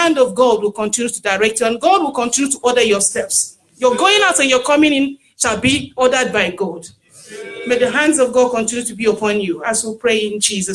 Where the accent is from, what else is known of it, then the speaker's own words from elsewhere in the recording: Northern Nigeria, Nigeria; also born or lived in Isukwato; I grew up in the northern part of Nigeria.